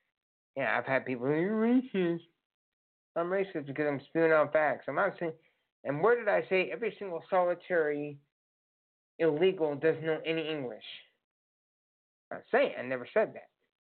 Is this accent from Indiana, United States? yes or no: yes; Indiana, United States; Since I'm from Indiana and I'm going to Ohio, I have to pay out-of-state tuition